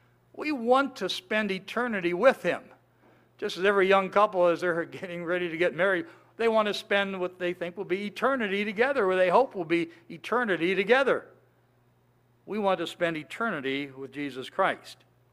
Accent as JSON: {"language": "English", "region": "Ohio", "country": "United States", "said": "My wife is from South Dakota. I'm from Ohio."}